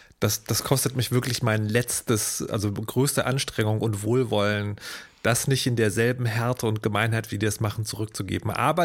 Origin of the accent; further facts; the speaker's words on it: East Germany, Germany; Ich komme aus dem Osten, wir hatten nichts.